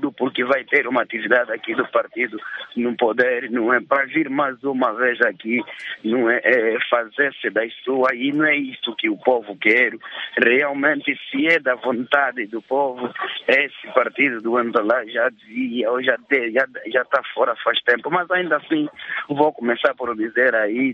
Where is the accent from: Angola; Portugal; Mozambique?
Angola; a minha visão como angolano e não só como jovem em particular